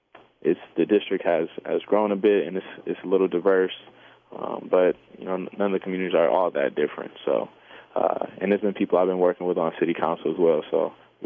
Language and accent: English; Inkster, Michigan, United States; So right now, Inkster is my hometown.